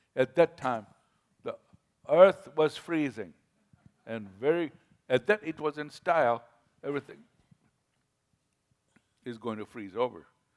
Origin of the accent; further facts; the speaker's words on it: Mombasa, Coast, Kenya; born there; listen, I was born in Africa, Mombasa